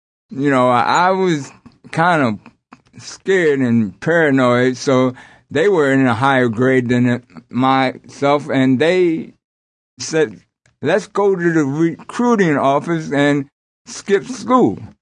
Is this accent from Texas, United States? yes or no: no; Dinwiddie, Virginia, United States; also born or lived in Richmond / Buffalo; So I grew up in Dinwiddie. I'm kind of what they call city, country, city. We lived in Buffalo during the 70s, around 75, and we migrated back